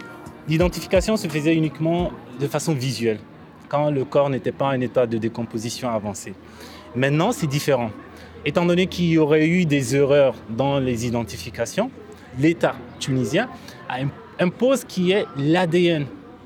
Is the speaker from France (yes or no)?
no; Guinea; je suis guinéen.